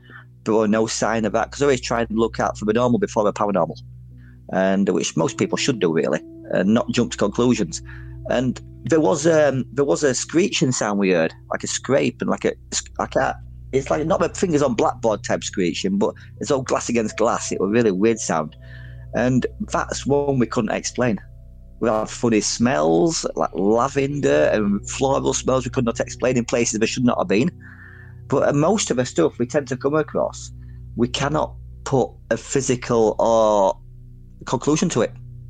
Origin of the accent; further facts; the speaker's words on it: Featherstone, Yorkshire and the Humber, United Kingdom; also born or lived in Wakefield; where I grew up in Featherstone, you've got Pontefract next door to it, Wakefield. Now, Wakefield, where I used to live, there is two train stations